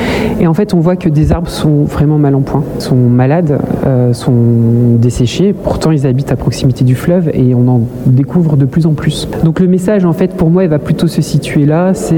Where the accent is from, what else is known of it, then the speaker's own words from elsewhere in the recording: Roanne, Auvergne-Rhône-Alpes, France; now in Lyon, France; je suis originaire de Roanne, donc dans la Loire, et j'habite à Lyon depuis déjà 25 ans à peu près. J'ai toujours habité à proximité du fleuve